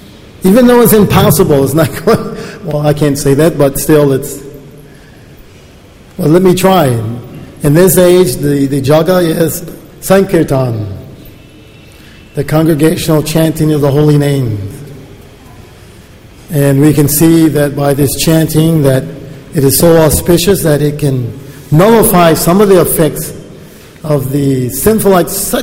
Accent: Chicago, Illinois, United States; say I grew up in Chicago, and when it gets around August, you know, winter is coming.

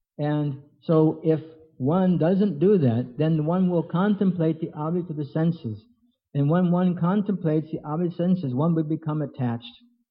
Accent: North Dakota, United States; born there; I was born in North Dakota. Now you met somebody from North Dakota, that means you're a rare person, right?

